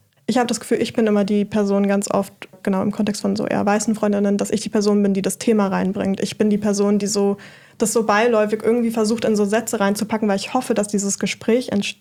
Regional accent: Brandenburg, Germany; ich bin in Brandenburg groß geworden und dort sozialisiert worden.

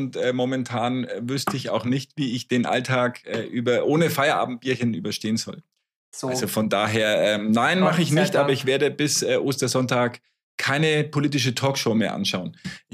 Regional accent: Bavaria, Germany; Ich bin Franke.

